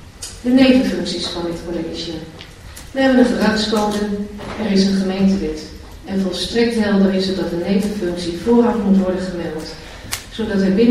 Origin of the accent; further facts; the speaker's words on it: Overijssel, Netherlands; In Twente, waar ik vandaan kom, wellicht hoort u dat nog wel eens, deels soms